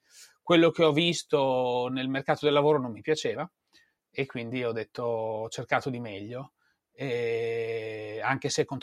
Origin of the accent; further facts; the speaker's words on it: Forlì, Emilia-Romagna, Italy; Nella lontana Forlì, dove mia città natale e mia città dove sono cresciuto, non Natale, dove sono cresciuto che mi ha dato le origini